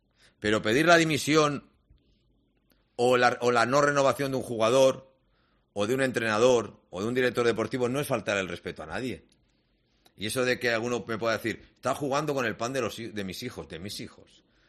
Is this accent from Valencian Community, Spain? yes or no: yes; Valencia, Valencian Community, Spain; Y me vengo de Valencia, miren, del búnker Barraqueta.